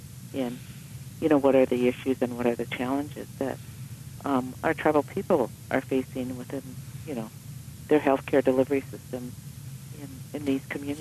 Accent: Pine Ridge Reservation, South Dakota, United States; Well, I'm a tribal member. I'm American Indian. I'm from the Pine Ridge Reservation, which is the location where we did the study.

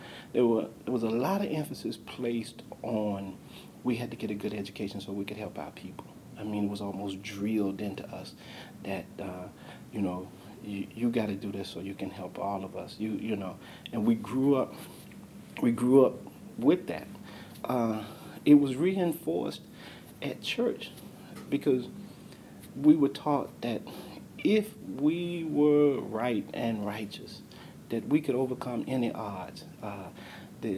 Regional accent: Birmingham, Alabama, United States; also born or lived in Demopolis; I was born in Demopolis, which is a small town in southwest Alabama. We came to Birmingham when I was about 5 years old

